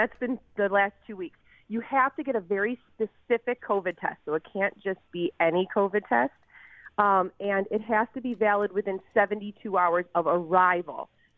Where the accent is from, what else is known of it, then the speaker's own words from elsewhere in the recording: Buffalo, New York, United States; now in Canada; I grew up in Buffalo. I'm a Buffalonian girl, and I married a Canadian.